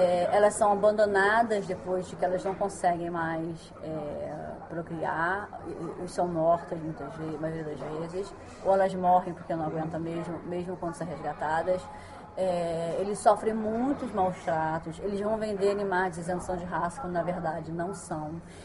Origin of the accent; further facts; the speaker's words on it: Rio de Janeiro, Brazil; No Brasil, no caso, eu sou do Rio de Janeiro